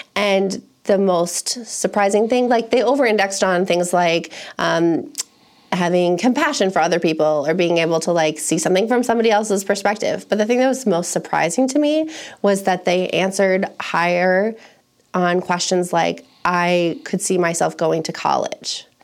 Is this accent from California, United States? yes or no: no; Bettendorf, Iowa, United States; I grew up in the Quad Cities. So I grew up in Bettendorf. I went to all of, Bettendorf high schools.